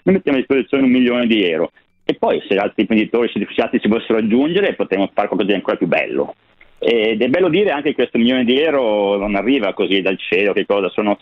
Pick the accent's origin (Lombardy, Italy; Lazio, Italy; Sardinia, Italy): Lombardy, Italy; Milan; siamo milanesi, siamo un po' bauscia di natura